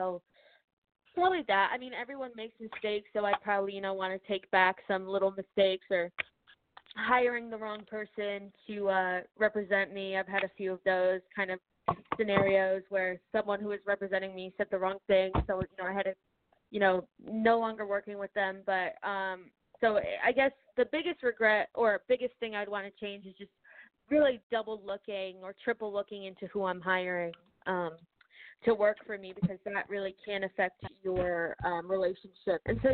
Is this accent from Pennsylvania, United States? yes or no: no; Connecticut, United States; I'm performing up in Connecticut in June, which is my home state, so that'll be exciting.